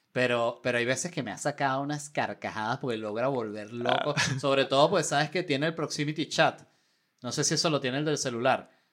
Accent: Venezuela; Y somos venezolanos, güey.

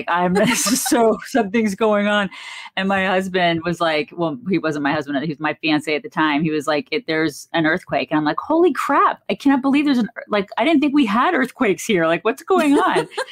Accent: Atlanta, Georgia, United States; If you guys don't know what Buckhead is, it's a neighborhood in Atlanta. I grew up in Atlanta.

